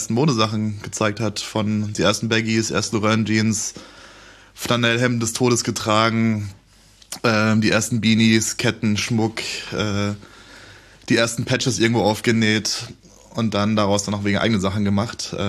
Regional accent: Munich, Bavaria, Germany; now in Cologne, Germany; Ich komme aus München ursprünglich. Ich bin eigentlich nur für 2 Wochen nach Köln gekommen. Und aus 2 Wochen sind jetzt fast 13 Jahre

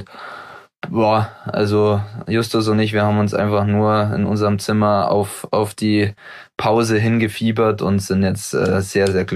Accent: Murnau, Bavaria, Germany; now in Oberhof, Germany; ich als waschechter Bayer, wie kann ich überhaupt in den Osten ziehen

